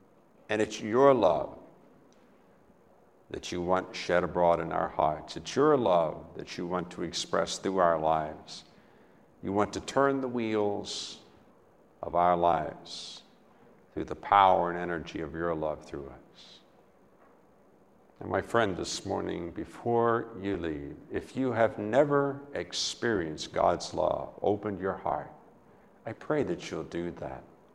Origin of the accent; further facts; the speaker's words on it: West Virginia, United States; as a kid, I grew up back in West Virginia, and there were several water wheels